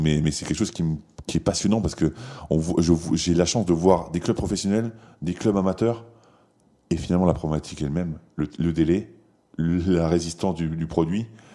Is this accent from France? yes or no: yes; Grand Est, France; Les temps sont durs, je viens de Lorraine, moi